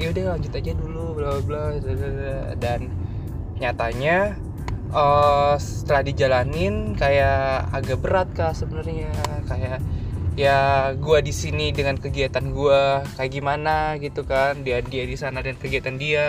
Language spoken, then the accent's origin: Indonesian; Sulawesi, Indonesia; moved away as an adult; Oh, oke. Okay. Dari Sulawesi, Kak.